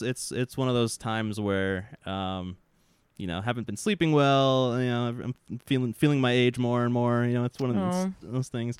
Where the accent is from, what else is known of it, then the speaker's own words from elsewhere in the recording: Connecticut, United States; Yeah, so none of these, I mean, I grew up in Connecticut, so everyone I knew.